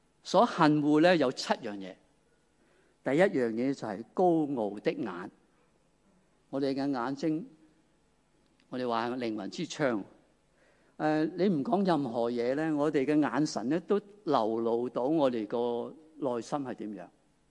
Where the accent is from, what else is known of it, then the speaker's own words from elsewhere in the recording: Hong Kong; 我哋香港人